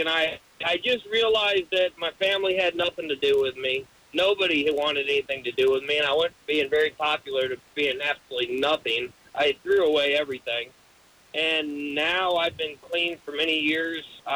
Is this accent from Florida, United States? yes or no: yes; Florida, United States; But when I was young, I grew up in Central Florida, and meth was everywhere.